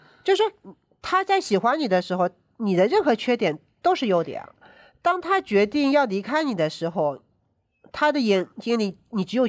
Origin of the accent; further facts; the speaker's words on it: China; 因为我们中国人嘛